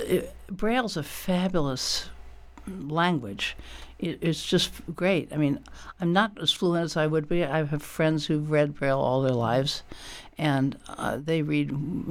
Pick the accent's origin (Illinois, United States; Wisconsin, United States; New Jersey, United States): Illinois, United States; Quincy; Well, I grew up in Quincy, Illinois, graduated a long time ago. I'm going to a 60th high school reunion this weekend in Quincy.